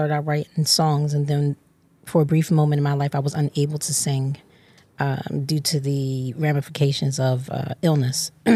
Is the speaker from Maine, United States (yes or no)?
no; Philadelphia, Pennsylvania, United States; When you're from Philly, you have to say exactly where. So I'm from Southwest Philly.